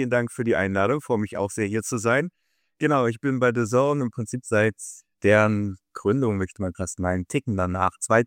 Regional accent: Schleswig-Holstein, Germany; also born or lived in Hamburg; Ich bin gebürtig aus Hamburg. Dementsprechend war das dann relativ naheliegend. Und aufgewachsen so am Stadtrand von Hamburg, schon in Schleswig-Holstein.

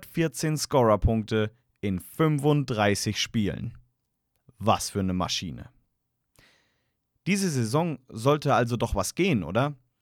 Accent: Frankfurt, Hesse, Germany; als Frankfurter kann man sich da ein kleines Lächeln nicht verkneifen.

